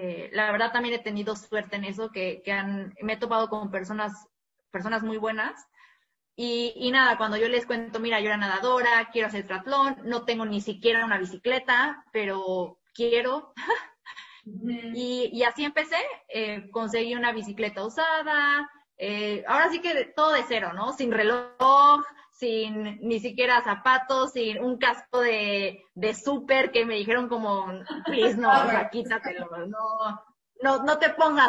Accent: Mexico; hablo español porque soy mexicana

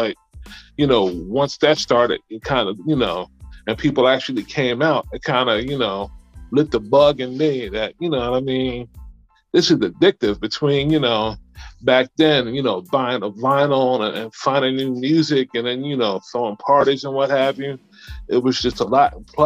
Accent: Philadelphia, Pennsylvania, United States; I'm from Philadelphia, Pennsylvania.

